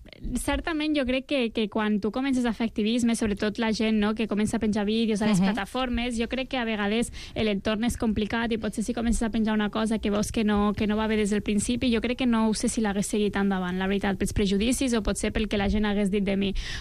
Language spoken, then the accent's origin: Catalan; Lleida, Catalonia, Spain; jo a Lleida, perquè sóc de Lleida, ja tenia les bebès cosetes allí, no?